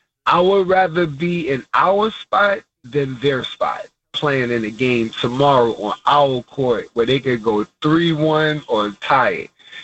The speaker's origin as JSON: {"language": "English", "town": "Coney Island", "region": "New York", "country": "United States", "said": "I'm from Coney Island, the projects. That's my heart. That's where I'm from. That's the foundation."}